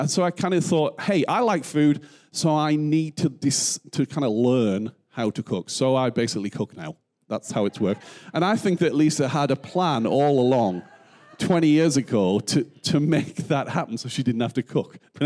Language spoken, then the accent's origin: English; North East England, United Kingdom; I'm from the Northeast, so my mam, as we would say in the Northeast, me mam, would always make my tea.